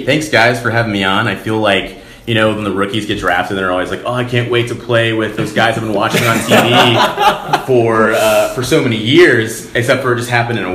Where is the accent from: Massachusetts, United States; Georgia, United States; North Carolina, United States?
Georgia, United States; Atlanta; I grew up in Atlanta, watched the Hawks play, watched all the teams Atlanta and beat the Hawks.